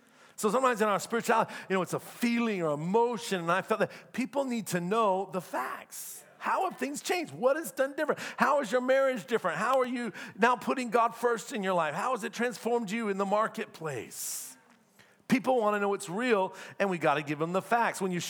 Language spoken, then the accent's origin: English; East Coast, United States; now in Orange County, United States; We don't have a lot of that in Orange County, but I grew up on the East Coast.